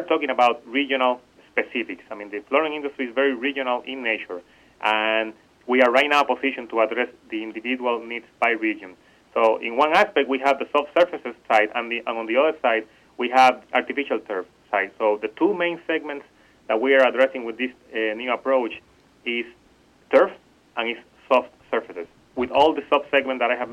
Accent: Puerto Rico; in my home country in Puerto Rico.

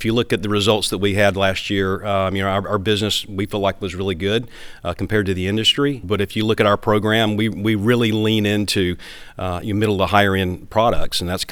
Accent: Naples, Florida, United States; I guess we're kind of used to it since we're from Naples

